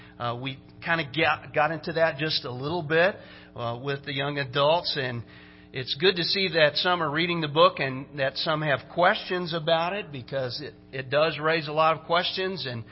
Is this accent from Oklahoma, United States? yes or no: yes; Oklahoma, United States; And Brad told you we grew up in Oklahoma, but we're just barely in Oklahoma. We're just in northeastern, you know